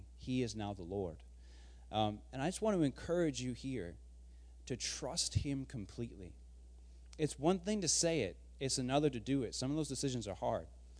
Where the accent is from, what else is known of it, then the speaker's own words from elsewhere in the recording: Michigan, United States; I grew up in Michigan. Public schools were fine.